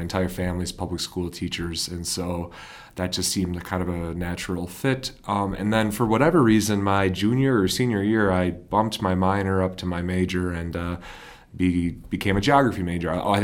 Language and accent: English; Janesville, Wisconsin, United States; I mean, I was born in Janesville, Wisconsin, and I lived there my entire life up until I was either 18 or 19.